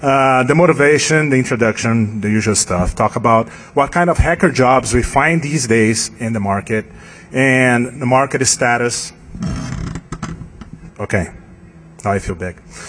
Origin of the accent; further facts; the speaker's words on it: Brazil; also born or lived in Asia; now in United States; By the accent, you know I'm not from here. Working, born and raised in Brazil, been working in the US for over 10 years, and lived in Asia for a while.